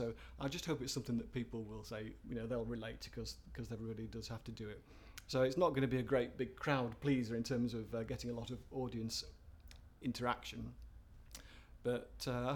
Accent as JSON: {"language": "English", "town": "Baildon", "region": "Yorkshire and the Humber", "country": "United Kingdom", "tie": "born or raised there", "moved": "as an adult", "said": "In Yorkshire. So I was born near Bradford, in a place called, lived in Bailden, which is on the edge of Bradford, for a good 18 years until I left to go to university"}